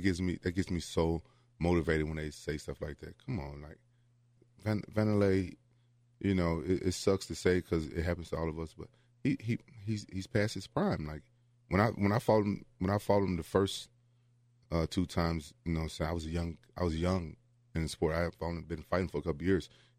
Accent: Memphis, Tennessee, United States; It's just where I'm from Memphis, and it's just something that you're not used to.

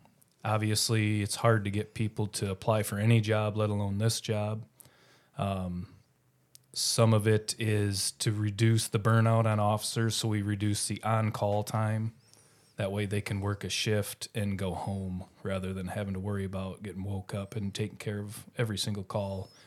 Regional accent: New Hampton, Iowa, United States; I grew up in New Hampton, so not too far away.

